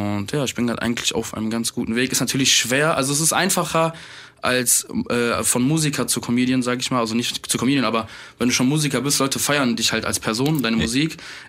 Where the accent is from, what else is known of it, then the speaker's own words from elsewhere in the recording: Düsseldorf, North Rhine-Westphalia, Germany; ich komme aus Düsseldorf.